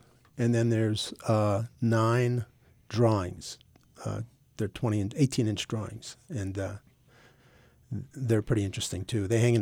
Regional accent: New Jersey, United States; I grew up in New Jersey.

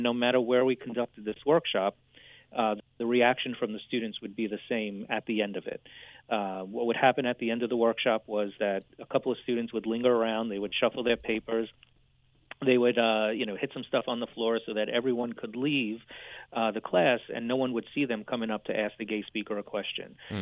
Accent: New York City, New York, United States; I grew up in Far Rockaway, Queens, so on the border of Long Island.

